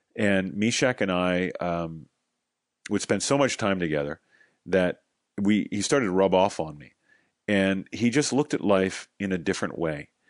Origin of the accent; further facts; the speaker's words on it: Los Angeles, California, United States; And I was from Los Angeles.